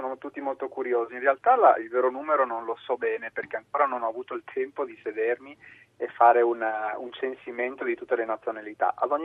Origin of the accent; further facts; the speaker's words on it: Argentina; Io sono argentino